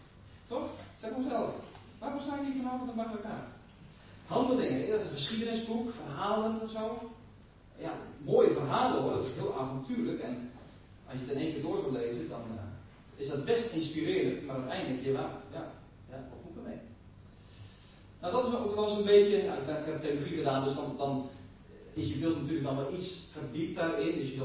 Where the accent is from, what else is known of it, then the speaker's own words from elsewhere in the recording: Kampen, Overijssel, Netherlands; also born or lived in Dordrecht; Ik kom zelf ook niet hier uit de buurt. Ik kom uit Kampen, maar ik ben geboren in de wonderschone stad Dordrecht.